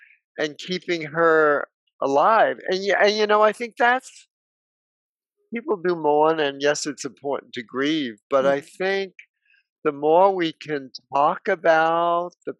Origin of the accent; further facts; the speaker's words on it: New York City, New York, United States; I grew up on Broadway. I grew up in New York City.